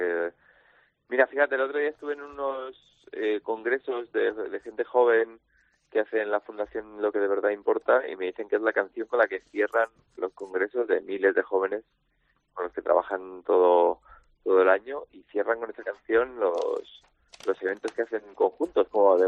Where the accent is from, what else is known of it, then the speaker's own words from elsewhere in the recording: Madrid, Community of Madrid, Spain; yo soy madrileño, pero soy mar cristaleño también